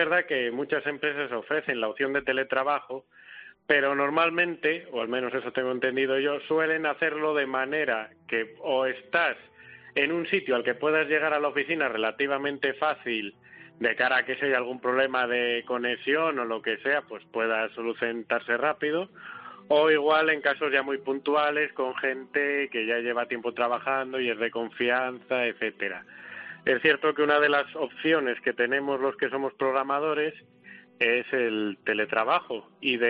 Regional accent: Castile and León, Spain; born there; moved away; Sí, a mí me gustaría volver a mi tierra porque es donde nací, donde tengo prácticamente toda mi familia

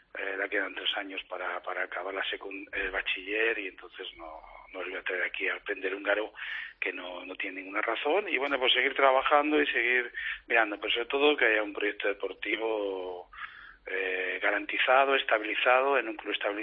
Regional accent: Valladolid, Castile and León, Spain; Si él ya sabe que yo soy de Valladolid.

